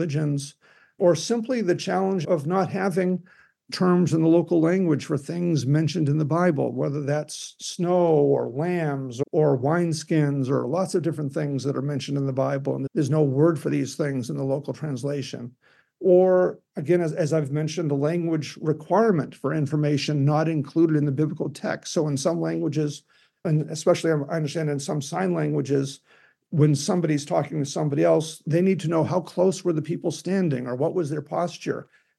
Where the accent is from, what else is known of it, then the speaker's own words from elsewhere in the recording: United States; Although I'm an American and have spent a lot of time thinking and talking about English translations